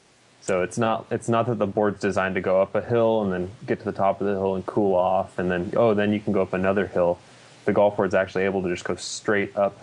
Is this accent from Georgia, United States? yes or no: no; California, United States; we grew up in Northern California too